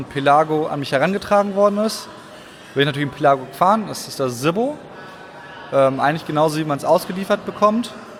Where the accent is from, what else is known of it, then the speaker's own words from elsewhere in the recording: Hamburg, Germany; Also weil ich komme aus Hamburg, da gibt es keine Berge.